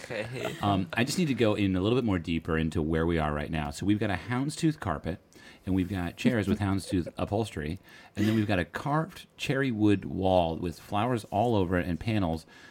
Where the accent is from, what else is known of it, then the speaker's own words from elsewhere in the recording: Troon, Scotland, United Kingdom; I grew up in Troon.